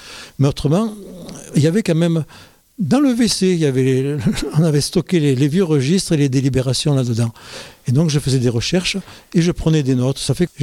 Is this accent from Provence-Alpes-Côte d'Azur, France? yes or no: yes; Digne, Provence-Alpes-Côte d'Azur, France; born there; Oui, je suis né à Digne, dans les remparts.